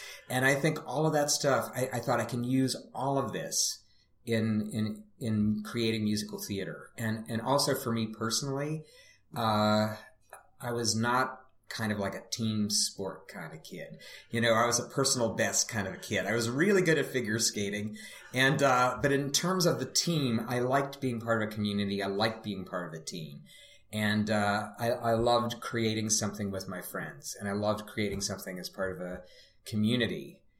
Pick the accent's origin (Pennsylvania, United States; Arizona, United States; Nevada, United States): Pennsylvania, United States; Pittsburgh; I grew up in Pittsburgh, and each scene took place in a different locale, different neighborhood of my hometown